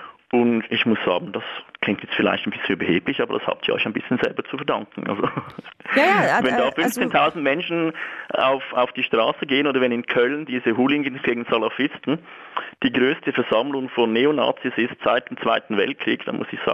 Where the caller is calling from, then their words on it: Switzerland; also born or lived in France; Ich bin Schweizer, ja. Bin aber auch schon Ausländer gewesen